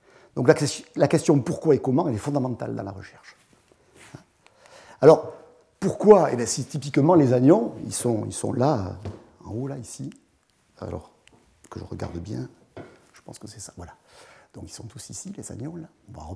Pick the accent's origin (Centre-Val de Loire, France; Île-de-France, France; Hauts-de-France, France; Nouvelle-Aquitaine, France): Nouvelle-Aquitaine, France; Bordeaux; Donc je suis de Bordeaux, je suis chimiste du solide